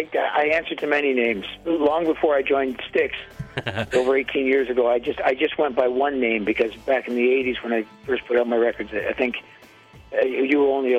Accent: Glasgow, Scotland, United Kingdom; born there; I was born in Glasgow, Scotland on that day.

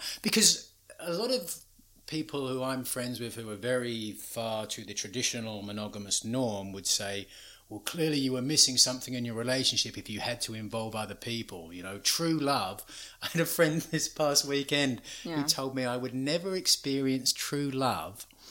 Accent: England, United Kingdom; It's just, come growing up in England, where you're sort of told sex is missionary and you just do it to make babies

